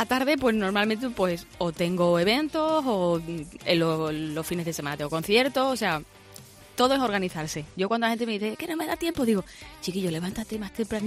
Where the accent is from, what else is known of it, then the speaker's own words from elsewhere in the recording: Seville, Andalusia, Spain; now in Madrid, Spain; Pues mira, soy sevillana.